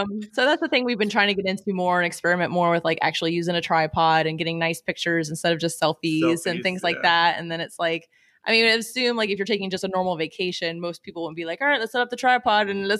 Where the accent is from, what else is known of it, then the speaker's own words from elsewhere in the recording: Florida, United States; We went to Aruba once and these other tourists, they're like, so where are you guys from? We're like, Florida.